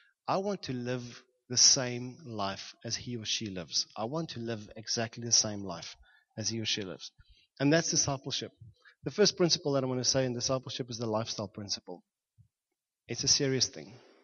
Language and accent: English; Johannesburg, Gauteng, South Africa; I grew up in Johannesburg. So every now and then we'd go and watch rugby or cricket